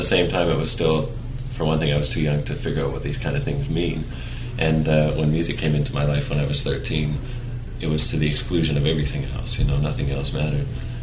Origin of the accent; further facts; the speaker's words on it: Canada; That's right.